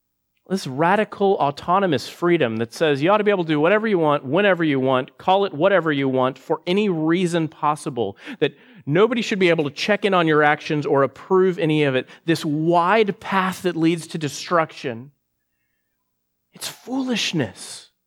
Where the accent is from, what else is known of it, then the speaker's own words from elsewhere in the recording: Texas, United States; I'm a Texan. We're all about autonomous freedom back where I come from.